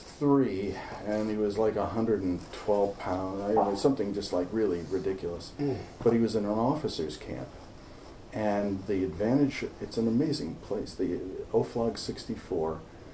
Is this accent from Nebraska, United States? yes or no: no; New York City, New York, United States; also born or lived in Syracuse; now in Lansing, United States; I grew up in New York City, but I went undergrad to Syracuse.